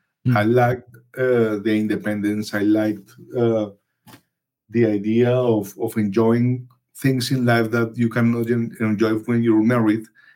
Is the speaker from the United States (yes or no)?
no; Colombia; English is a second language; Okay. Well, I'm from Colombia. I'm 43 years old.